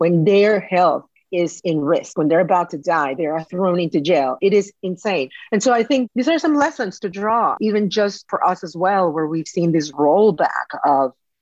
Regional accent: Monterrey, Nuevo León, Mexico; English is a second language; I grew up in Mexico, in the northern state of Nuevo León in Monterrey, and we are sort of close to the border.

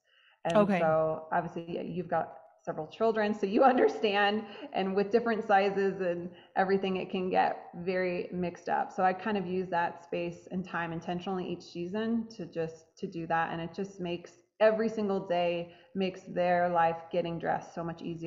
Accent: Midwest, United States; So we live in North Carolina. So we kind of have four true seasons. I'm from the Midwest originally.

